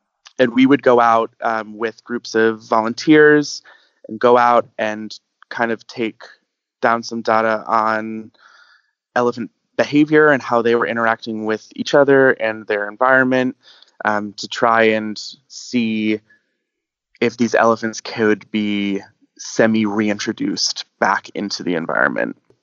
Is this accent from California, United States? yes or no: yes; California, United States; I come from Southern California, so we have quite a lot of wildfires there as well.